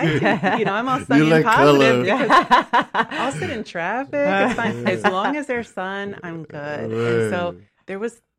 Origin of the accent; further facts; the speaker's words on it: St. Louis, Missouri, United States; also born or lived in Chicago; now in California, United States; I did. I grew up in St. Louis, and then I spent about 12 years in the Midwest in Chicago.